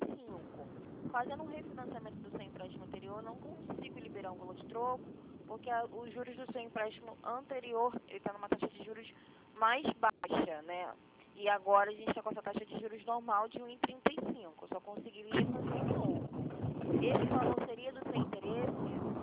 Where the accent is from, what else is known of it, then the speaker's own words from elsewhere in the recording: Rio de Janeiro, Brazil; Então, não sou de São Paulo. Eu atendo todos os convênios do Rio de Janeiro, sou daqui do Rio de Janeiro, tá?